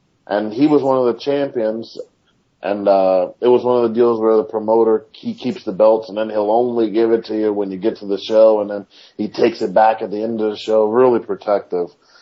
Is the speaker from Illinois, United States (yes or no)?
no; New Jersey, United States; I'm from New Jersey.